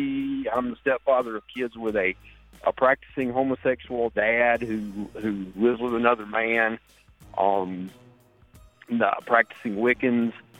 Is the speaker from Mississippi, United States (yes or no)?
yes; Mississippi, United States; I'm born and raised in Mississippi, backwoods redneck